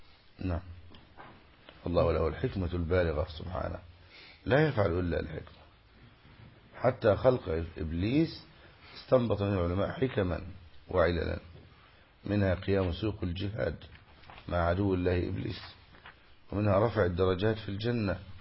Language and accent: Arabic; Egypt; عندنا في مصر